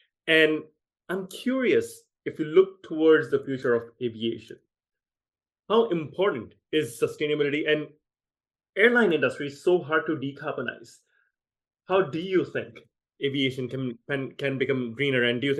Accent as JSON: {"language": "English", "country": "Singapore", "tie": "born or raised there", "said": "I grew up in Singapore"}